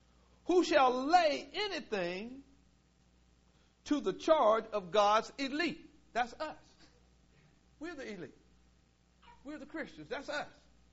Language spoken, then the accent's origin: English; Willard, United States; I'm from Willard, though. I don't see much.